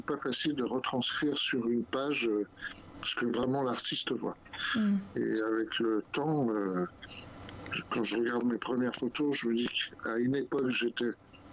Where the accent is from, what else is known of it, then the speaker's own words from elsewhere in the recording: Paris, Île-de-France, France; Je suis parisien, je le suis toujours.